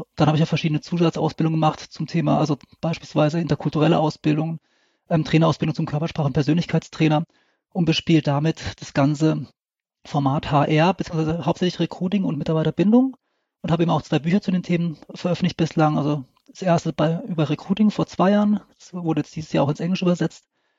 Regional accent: Lörrach, Baden-Württemberg, Germany; Ich komme aus Südwestdeutschland, also aus Lörrach. Das ist direkt an der Schweizer und französischen Grenze.

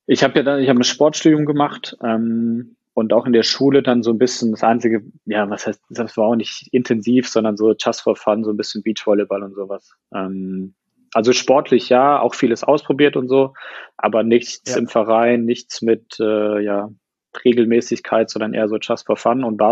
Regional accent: Heidelberg, Baden-Württemberg, Germany; ich komme aus Heidelberg, bin ja jetzt im Januar 31 geworden

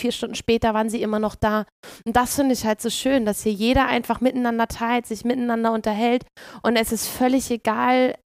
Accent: Kiel, Schleswig-Holstein, Germany; als ich 2017 in die Pfalz gezogen bin. Als Kieler ist man Biertrinker.

